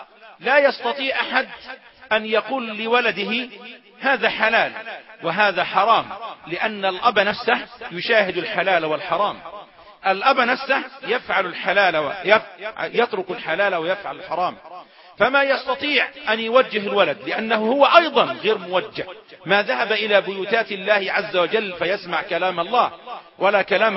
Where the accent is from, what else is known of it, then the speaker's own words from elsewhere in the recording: Suez, Suez Governorate, Egypt; ونقول في بلدنا السويس أيضا